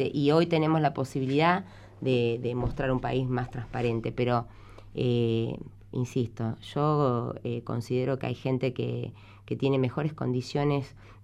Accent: Argentina; somos argentinos

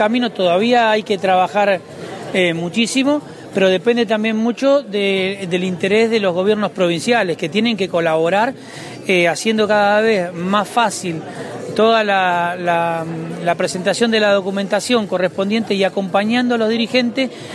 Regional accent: Argentina

